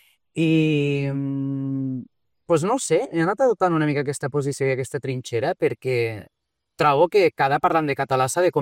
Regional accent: Lleida, Catalonia, Spain; jo me vaig criar a Lleida

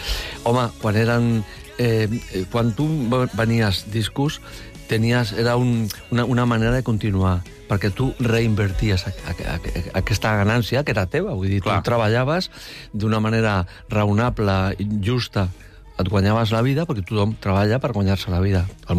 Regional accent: Barcelona, Catalonia, Spain; sóc de Barcelona

